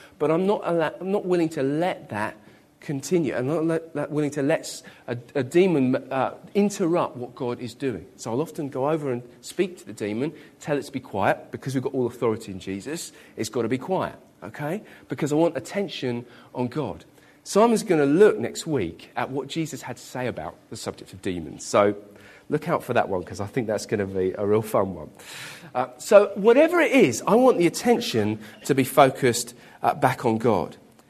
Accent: United Kingdom; I'm British, so to me, fitting and orderly is the Queen's garden party.

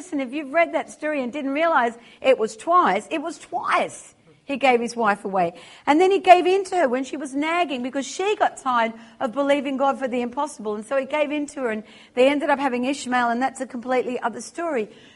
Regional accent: England, United Kingdom; You know, as English people, as a nation, there's that thing in our lives that we call to go forward

